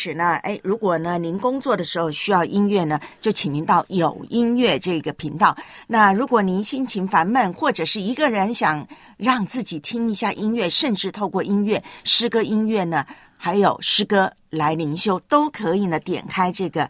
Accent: Taiwan; 我的老家呢台湾今天呢整个笼罩在台风的阴影还有台风的飓风圈里头

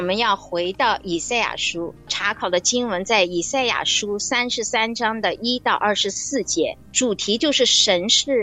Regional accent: China

